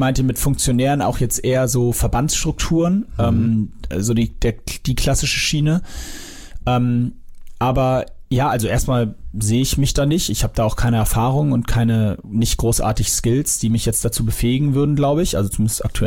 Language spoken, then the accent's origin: German; Sylt, Schleswig-Holstein, Germany; Ich bin auf Sylt aufgewachsen quasi.